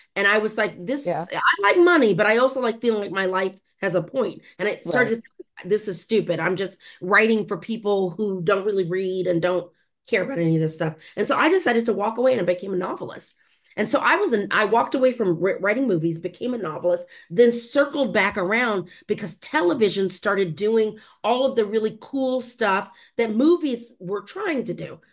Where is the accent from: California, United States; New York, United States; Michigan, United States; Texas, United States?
Texas, United States; So I'm from Texas. I come from a long line of Black Texans, and we are the flip side story to the Great Migration, meaning we didn't go anywhere